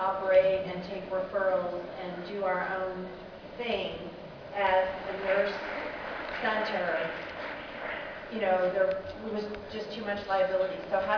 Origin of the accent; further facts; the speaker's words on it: California, United States; I'm from California, and the university where I work was trying